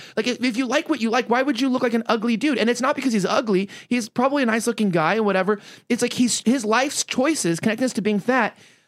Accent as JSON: {"language": "English", "town": "Los Angeles", "region": "California", "country": "United States", "tie": "born or raised there", "said": "I was born and raised in LA. I moved here from Hollywood, which is close to West Hollywood, which is Boys Town."}